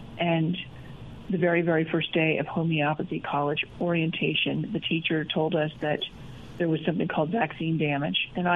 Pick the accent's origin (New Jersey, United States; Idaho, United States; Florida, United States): Idaho, United States; moved away as an adult; also born or lived in London, United Kingdom; So I grew up mostly in Idaho, went to business school after college, and then went to go and work on Wall Street.